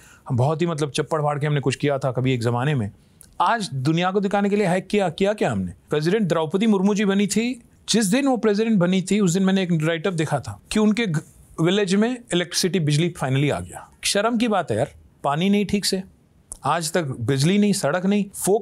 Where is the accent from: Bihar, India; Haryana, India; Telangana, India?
Telangana, India; Hyderabad; मैं जो हैदराबाद में एक पला बड़ा लड़का